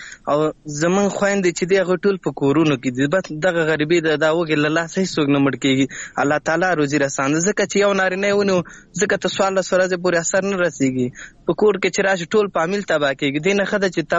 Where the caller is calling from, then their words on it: Laghman, Afghanistan; اړیکه مې له لغمان څخه نیولې ده.